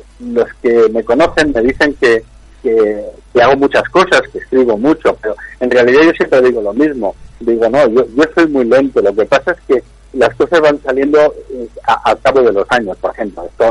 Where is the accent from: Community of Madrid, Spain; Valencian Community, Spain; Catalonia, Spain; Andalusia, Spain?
Valencian Community, Spain; Anna; Yo soy de Anna, pero mi barrio grande es la Canal.